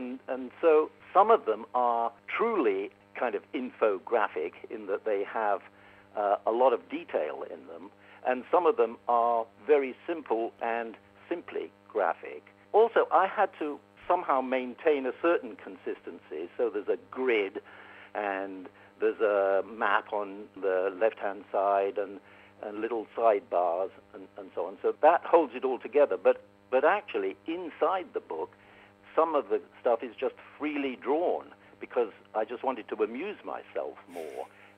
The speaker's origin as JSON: {"language": "English", "region": "England", "country": "United Kingdom", "tie": "born or raised there", "said": "But I grew up in England with The Goons and with Beyond the Fringe and with Monty Python and people like that."}